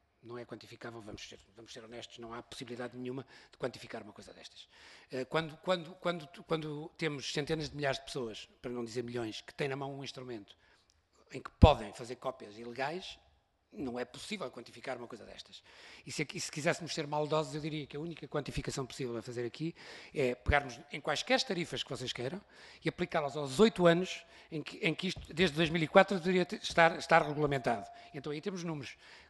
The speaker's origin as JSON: {"language": "Portuguese", "region": "Porto", "country": "Portugal", "tie": "born or raised there", "said": "no Porto, onde nasci e onde sou natural."}